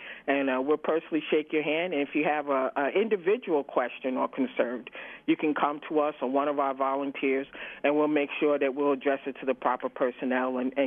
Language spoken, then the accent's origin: English; New York, United States; You know, I'm from New York, so we had three counties back home.